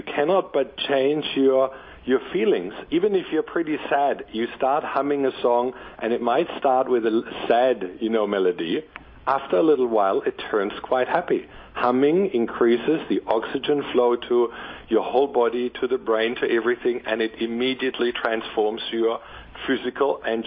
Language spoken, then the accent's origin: English; Denmark; English is a second language; I came from Denmark